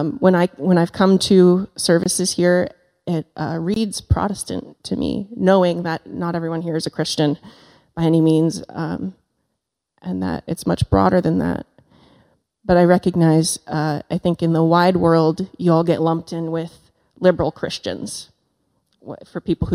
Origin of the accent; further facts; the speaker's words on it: Maine, United States; now in Belfast, United States; I live in Belfast. I'm from Western Maine.